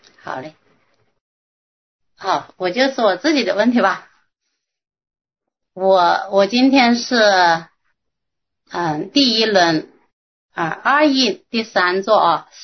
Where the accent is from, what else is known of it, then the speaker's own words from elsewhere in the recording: Hunan, China; 我啊，我们是湖南的。